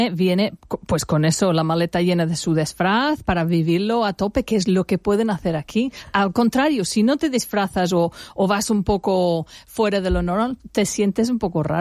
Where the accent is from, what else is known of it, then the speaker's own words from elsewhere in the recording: Valencian Community, Spain; now in Alfaz del Pi, Spain; Yo llevo 42 años aquí en España, soy inglesa, pero me he criado aquí, vivo en Alfaz del Pi